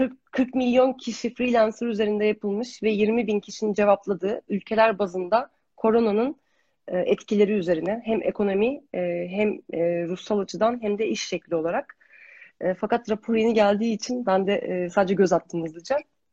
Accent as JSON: {"language": "Turkish", "region": "Thrace", "country": "Turkey", "said": "biz Trakyalıyız, biraz bağlıyız."}